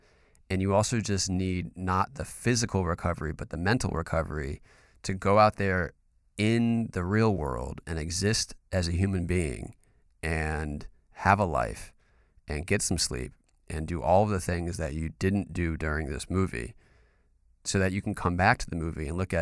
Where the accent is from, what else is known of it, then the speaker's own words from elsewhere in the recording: North Carolina, United States; It's not the South. I'm from North Carolina.